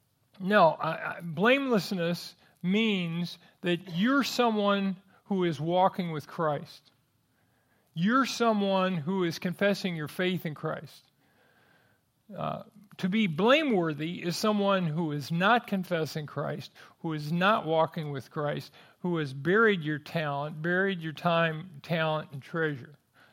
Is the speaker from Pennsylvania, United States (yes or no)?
no; California, United States; Or I grew up in California, and Blythe is a place you wouldn't want to be the mayor, I don't think.